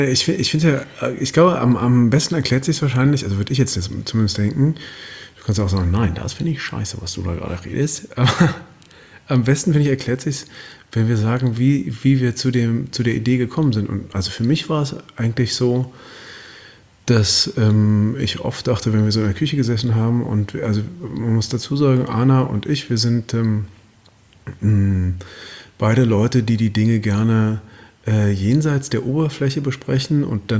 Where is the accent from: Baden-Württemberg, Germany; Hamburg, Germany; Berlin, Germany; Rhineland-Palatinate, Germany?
Berlin, Germany; Aber eigentlich komme ich ja aus Berlin.